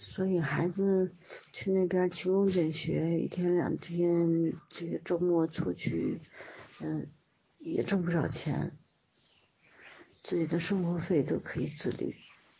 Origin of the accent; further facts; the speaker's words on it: Heilongjiang, China; 没有，我是土生土长的东北人，黑龙江人